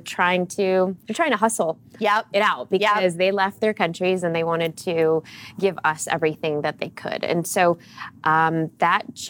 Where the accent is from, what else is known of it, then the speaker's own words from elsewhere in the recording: Chicago, Illinois, United States; born and raised in Chicago, right in the city.